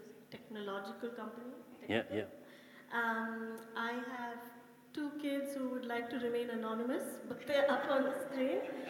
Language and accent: English; India; now in New Zealand; And we are from India.